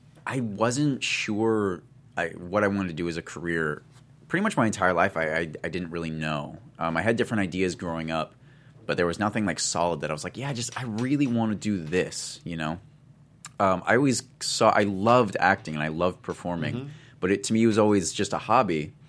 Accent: Tumwater, Washington, United States; Yeah. I'm from Tumwater.

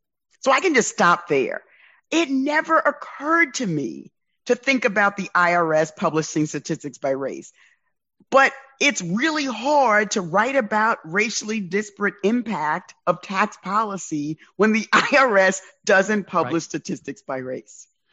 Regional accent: New York City, New York, United States; my origin story is I grew up in the South Bronx.

